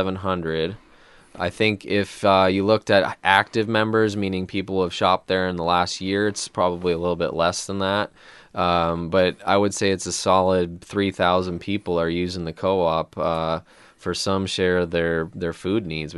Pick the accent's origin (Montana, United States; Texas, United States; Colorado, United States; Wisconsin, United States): Wisconsin, United States; I'm from Wisconsin, and I went to school there in Madison, and then I went to grad school in San Diego.